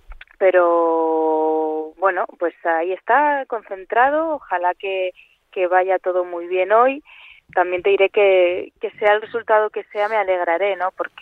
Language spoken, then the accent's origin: Spanish; Madrid, Community of Madrid, Spain; Yo soy madrileña, por supuesto, porque nací en Madrid y me crié en Madrid, y Madrid es mi ciudad.